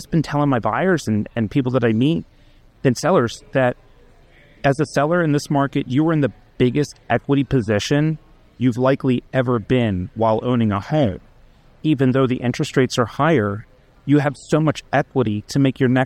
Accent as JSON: {"language": "English", "region": "Maryland", "country": "United States", "said": "Well, being that I'm from Maryland, we are still seeing a lot of appreciation in our market."}